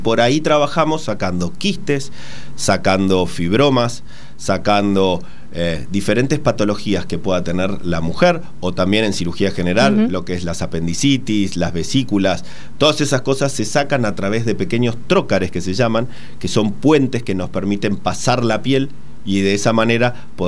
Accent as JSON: {"language": "Spanish", "region": "Buenos Aires", "country": "Argentina", "tie": "born there", "said": "Yo nací también acá en Capital. Soy el hijo de un médico muy conocido, sí, en lo que es la Capital Federal."}